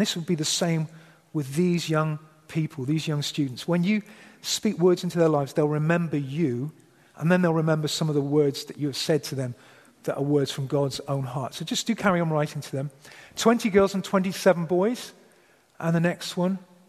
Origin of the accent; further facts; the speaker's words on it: England, United Kingdom; As you can tell, I'm English.